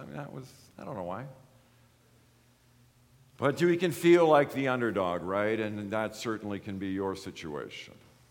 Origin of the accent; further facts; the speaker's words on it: Ireland; You know, I'm Irish.